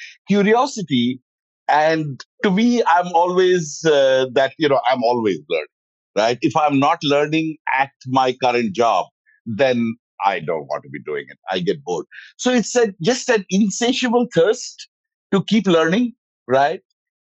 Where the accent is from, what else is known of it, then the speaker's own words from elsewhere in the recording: India; moved away as an adult; So after I graduated and when I came to this country from India, the telecom revolution was very much in swing.